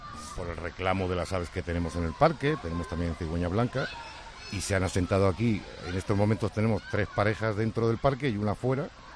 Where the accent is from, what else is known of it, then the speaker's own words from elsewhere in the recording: Burgos, Castile and León, Spain; Yo que soy de Burgos, pues soy de los peores adaptados aquí en Terra Natura